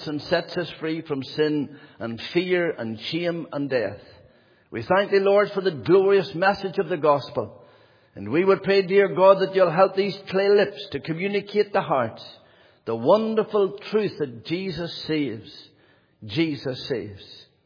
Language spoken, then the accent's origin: English; Monaghan, County Monaghan, Ireland; I don't really come from very far away. I come from Monaghan, just in Monaghan town. I was born and reared in Monaghan, in a place called Fadu in Castle Sheen in County Monaghan.